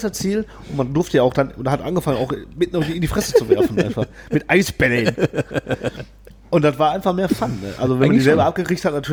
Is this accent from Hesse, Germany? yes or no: no; Mülheim an der Ruhr, North Rhine-Westphalia, Germany; Ich bin ja in Mülheim Ruhr groß geworden und wir hatten ja da die Ruhr